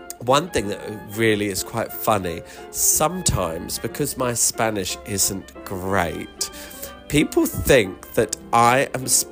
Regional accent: Storrington, South East England, United Kingdom; Well, as you know, I am British. I am from West Sussex, in a little village called Storrington, and it's a beautiful place. It's on the South Downs, and actually Storrington means home of the storks.

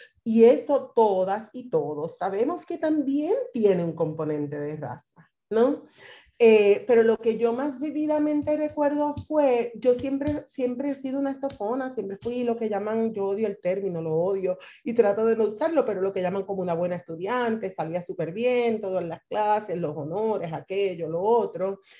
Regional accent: Aguadilla, Puerto Rico; yo soy de Aguadillas y varita de Aguadillas de escuela pública. Antes de irme a Río Piedras, estuve un año en Mayagüez

